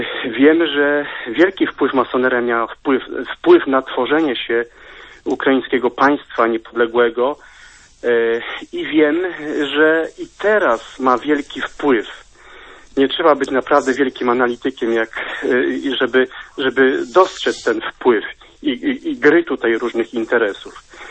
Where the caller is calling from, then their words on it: Sanok, Subcarpathian Voivodeship, Poland; dzwonię z Sanoka, więc tutaj Podkarpacie, tematyka konfliktu narastających nacjonalizmów jest nam znana.